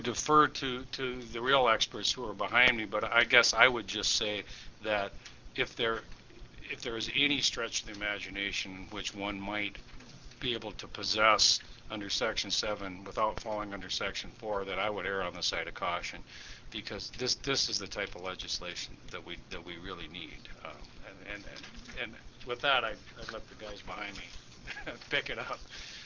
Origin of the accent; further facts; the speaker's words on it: Pierre, South Dakota, United States; I'm an attorney from Pierre, and I am a lobbyist for the Motion Picture Association of America.